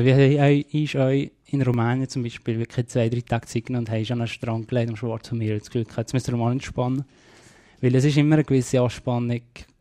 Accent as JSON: {"language": "German", "country": "Switzerland", "said": "als Schweizer muss man sagen"}